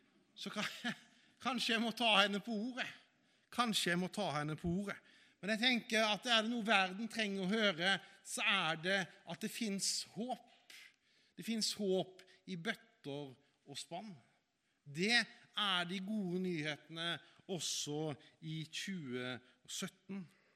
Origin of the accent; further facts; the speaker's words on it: Haugesund, Rogaland, Norway; Jeg vokste opp i Haugesund, der det store på begynnelsen av 80-tallet, det var jo at vi fikk tekst-TV, og så gikk vi rundt og var redde for atombomber.